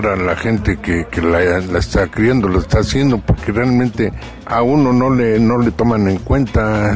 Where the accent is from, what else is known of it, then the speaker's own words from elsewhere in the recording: Mexico City, Mexico; born there; Yo nací aquí en México y según la Constitución dice que naciendo yo en la Ciudad de México, en país nacional mexicano, puedo circular libremente por donde yo quiera.